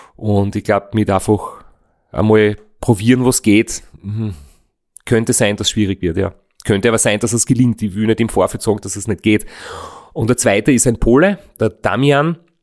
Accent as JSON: {"language": "German", "country": "Austria", "said": "und natürlich halt auch, dass ich aus Österreich bin und so."}